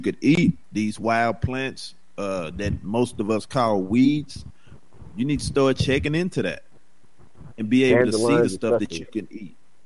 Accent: the South, United States; You know, I'm from the South just as well as Scotty.

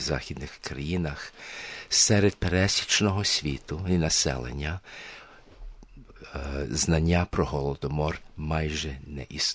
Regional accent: Canada; я є канадець українського походження. Мої батьки потерпіли над тим, що над сталінським терором. І були змушені від'їхати від своєї батьківщини в Канаду.

